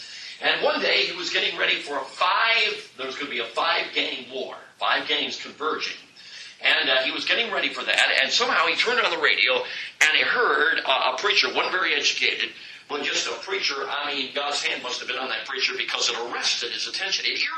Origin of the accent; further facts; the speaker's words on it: Chicago, Illinois, United States; I grew up in Chicago, I'm a city slicker